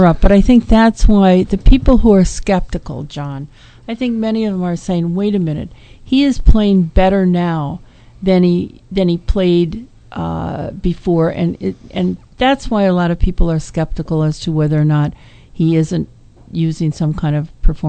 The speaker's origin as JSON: {"language": "English", "region": "Midwest", "country": "United States", "tie": "born or raised there", "said": "I grew up in the Midwest, and out there I think you'd find very few Yankees fans."}